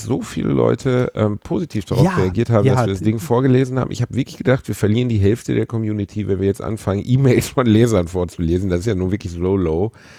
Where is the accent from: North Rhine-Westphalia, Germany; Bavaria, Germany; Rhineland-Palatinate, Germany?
North Rhine-Westphalia, Germany; Gelsenkirchen; Ich meine, ich bin in Gelsenkirchen aufgewachsen